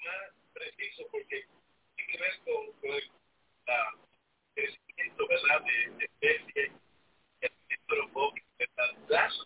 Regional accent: Puerto Rico; yo me crié estudiando en Puerto Rico, en todas las escuelas públicas, la Universidad de Puerto Rico

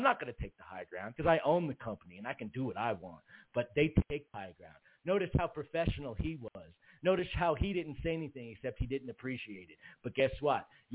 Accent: Brooklyn, New York, United States; Listen, I'm from Brooklyn, New York, motherfucker. … I'm from Sheepshead Bay, down by fucking Bay, man. I'm from Brooklyn, New York, man.

